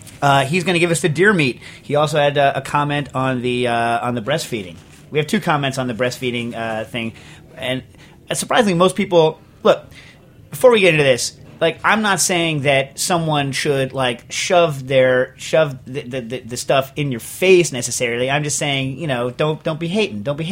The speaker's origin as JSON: {"language": "English", "region": "Vermont", "country": "United States", "said": "I don't eat cereal. I come from Vermont."}